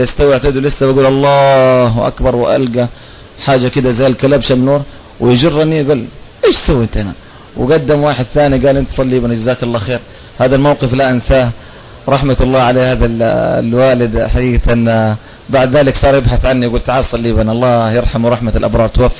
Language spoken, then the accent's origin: Arabic; Jeddah, Makkah Province, Saudi Arabia; تربيت وترعرعت في جدة وبالأخص في حي الهندوية، وحفظت القرآن بفضل الله سبحانه وتعالى في مسجد الروضة بباب شريف،